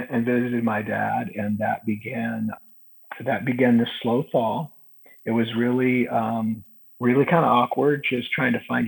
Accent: Indiana, United States; now in Nashville, United States; I'm originally from Indiana, but we live outside of Nashville now, and I'm driving back to Nashville.

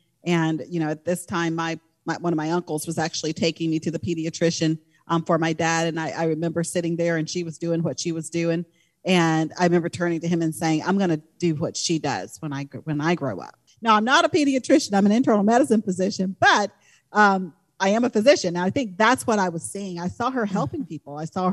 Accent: Georgia, United States; We're both from Georgia. So we're familiar with the South.

